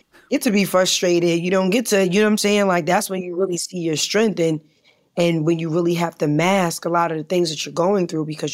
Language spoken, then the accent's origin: English; New York, United States; because I'm a hustler, you know, I'm from New York.